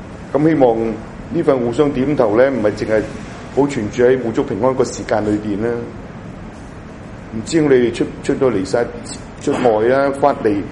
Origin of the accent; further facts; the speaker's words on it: China; 我谂呢个都未必我哋中国人嘅习惯啦